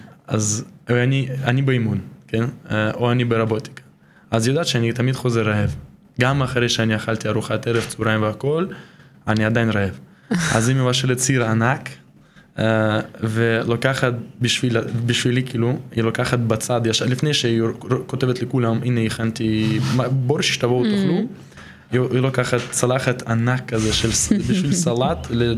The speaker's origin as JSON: {"language": "Hebrew", "country": "Russia", "moved": "yes", "lives_now": "Israel", "said": "הגעתי מרוסיה, מעיר קטנה גם"}